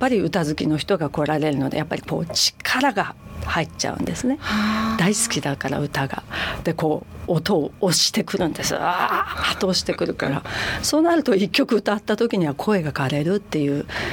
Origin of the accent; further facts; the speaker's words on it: Kyushu, Japan; 田舎ですから、私九州なんですけれども